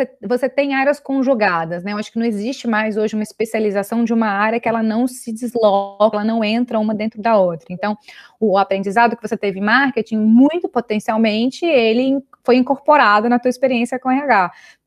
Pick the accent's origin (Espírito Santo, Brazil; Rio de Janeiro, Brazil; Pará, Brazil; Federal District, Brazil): Federal District, Brazil; Brasília; now in Mexico; Então, eu nasci em Brasília. Agora eu estou morando no México, mas eu tenho uma casa em São Paulo, então eu estou aqui um tempo. Depois eu vou regressar a São Paulo, mas eu sou natural de Brasília.